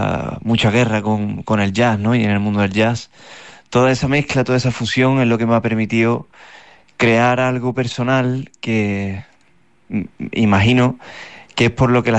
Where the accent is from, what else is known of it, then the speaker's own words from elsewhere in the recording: Utrera, Andalusia, Spain; este disco, este trabajo, es un recorrido desde mi tierra, desde Utrera.